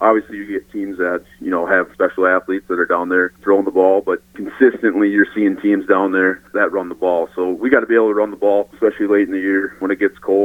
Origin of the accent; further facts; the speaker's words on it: Somerset, Wisconsin, United States; Before Prescott, I grew up in Somerset